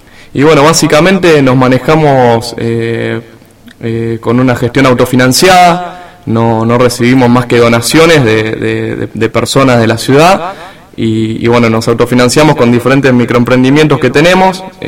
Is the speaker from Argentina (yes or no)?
yes; Rosario, Santa Fe, Argentina; somos un grupo de chicos y chicas de la ciudad de Rosario, entre 18 y 40 años